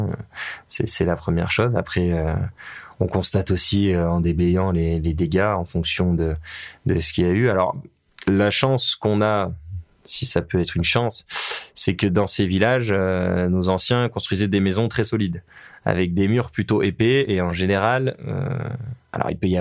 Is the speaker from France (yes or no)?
yes; Besse, France; je suis enfant du pays, donc et la famille de mon papa est originaire du village du Besse, donc j'ai mes racines dans ce village.